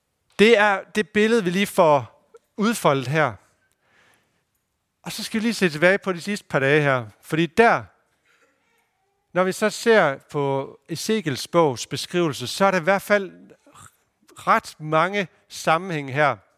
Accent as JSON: {"language": "Danish", "town": "Aalborg", "region": "North Denmark Region", "country": "Denmark", "also_born_or_lived": "Copenhagen", "said": "jeg har boet i København, god tid, men jeg er bare ikke storbysmenneske på den måde. Jeg kommer fra Aalborg, men det var helt ude i kanten af Aalborg med marker rundt omkring"}